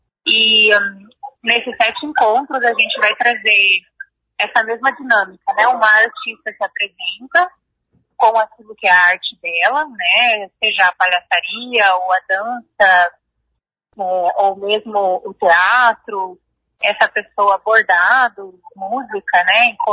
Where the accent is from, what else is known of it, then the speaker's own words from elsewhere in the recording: Maringá, Paraná, Brazil; aqui em Maringá, né, sobretudo, que é a cidade onde eu moro, onde eu nasci